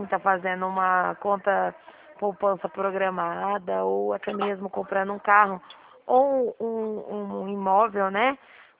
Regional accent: Dracena, São Paulo, Brazil; Eu sou de Dracena, estado de São Paulo.

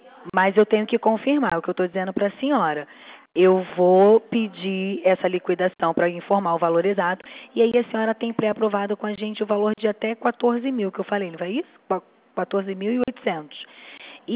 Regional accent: Rio de Janeiro, Brazil; só que eu sou do Rio.

